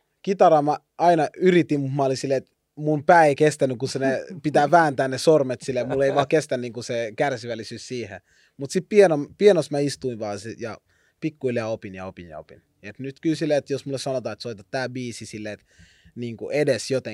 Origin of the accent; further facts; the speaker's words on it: Helsinki, Uusimaa, Finland; kun mä kasvan just niin kuin mä kasvoin Roihuvuoressa, niin mulla oli paljon niin kuin lapsuuden kavereita, jotka asuivat Herttoniemessä.